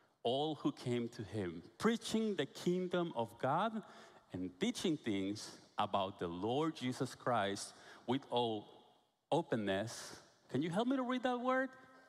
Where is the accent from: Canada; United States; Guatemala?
Guatemala; I'm from Guatemala, okay? You probably figure out that I'm not from Texas already.